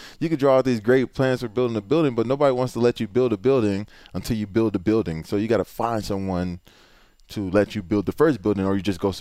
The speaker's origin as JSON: {"language": "English", "town": "Houston", "region": "Texas", "country": "United States", "said": "I actually like David Carr because it was interesting that I'm from Houston. I actually wore a David Carr jersey to school."}